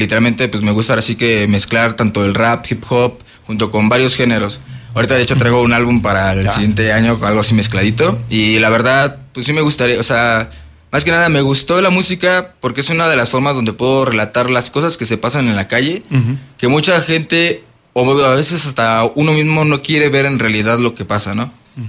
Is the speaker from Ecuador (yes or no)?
no; San José del Alto, Querétaro, Mexico; De San José del Alto.